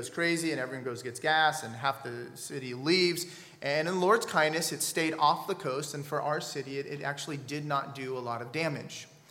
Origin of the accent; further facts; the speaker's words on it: California, United States; also born or lived in Spokane; now in Florida, United States; Now, I'm a Californian. I grew up in California, then lived in Spokane, Washington.